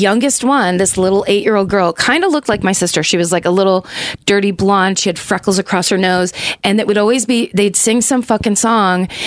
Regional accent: Petaluma, California, United States; First of all, we lived out in the country outside of my hometown, Petaluma.

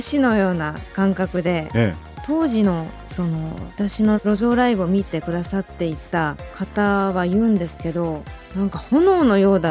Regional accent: Fukuoka, Japan; 3歳の時に地元の福岡の小さい音楽教室に、

